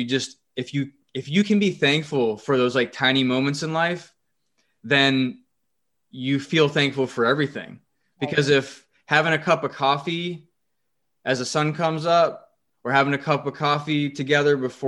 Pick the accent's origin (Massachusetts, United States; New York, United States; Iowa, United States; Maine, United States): Massachusetts, United States; growing up in Massachusetts. I remember that.